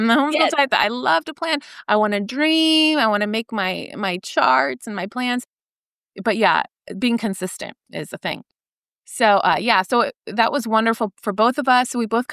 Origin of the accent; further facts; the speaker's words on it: Stockton, California, United States; moved away as an adult; Brandon and I grew up in Stockton. So we left all of our family, longtime friendships.